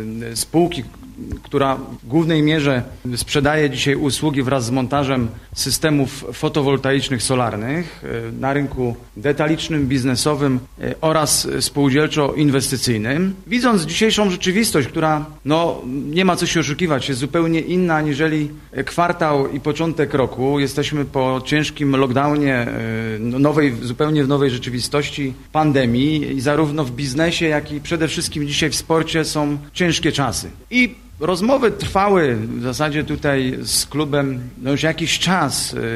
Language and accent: Polish; Zielona Góra, Lubusz Voivodeship, Poland; Proszę państwa, my rodem wywodzimy się z Zielonej Góry, tutaj się urodziliśmy od najmłodszych lat.